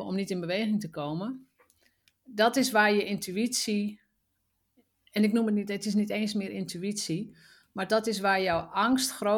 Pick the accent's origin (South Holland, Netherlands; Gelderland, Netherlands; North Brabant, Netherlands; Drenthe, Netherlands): Drenthe, Netherlands; dat was zo ongewoon in het milieu waar ik vandaan kwam. Hè, mijn dochter van de fietsenmaker in Drenthe.